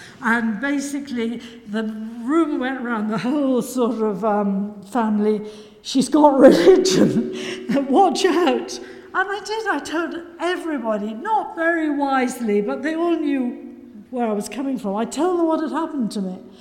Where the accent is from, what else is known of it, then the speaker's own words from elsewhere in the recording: Liverpool, North West England, United Kingdom; She said, you need a river pilot on board, because I came from Liverpool, and she did too.